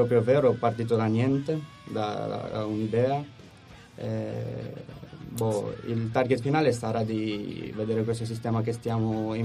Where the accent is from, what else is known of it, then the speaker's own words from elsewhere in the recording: Bucharest, Romania; moved away as an adult; now in Italy; No, è vero, sono da Bucarest.